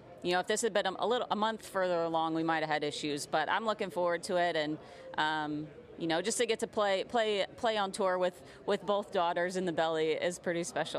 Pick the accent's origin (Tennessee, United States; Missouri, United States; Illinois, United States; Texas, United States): Texas, United States; Houston; But, I grew up in the Houston area playing golf all over this city, and just to get to play in front of my family one more time and get my friends out.